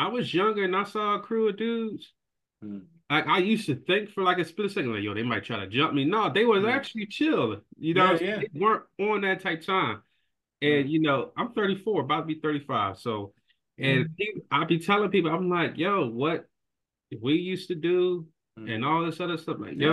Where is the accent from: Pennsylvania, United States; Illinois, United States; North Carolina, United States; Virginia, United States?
Pennsylvania, United States; Philadelphia; I was born and raised in Philly, grew up in North, you know, I had to fight my battles and everything.